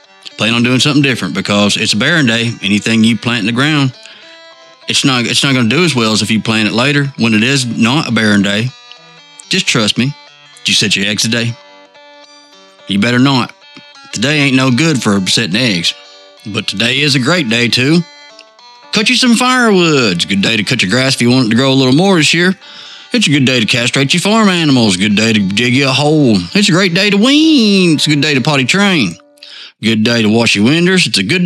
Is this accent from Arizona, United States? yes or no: no; Tennessee, United States; I'm from Tennessee.